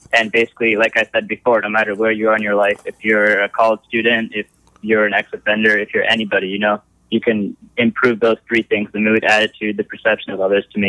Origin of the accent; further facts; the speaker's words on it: Lewistown, Pennsylvania, United States; Okay. So I grew up in Lewistown, Pennsylvania.